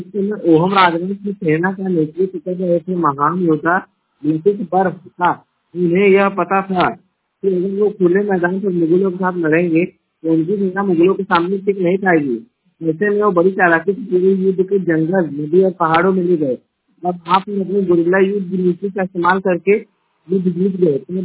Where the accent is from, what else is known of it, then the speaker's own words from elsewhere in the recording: Uttar Pradesh, India; मैं उत्तर प्रदेश के जौनपुर जिले का निवासी हूं।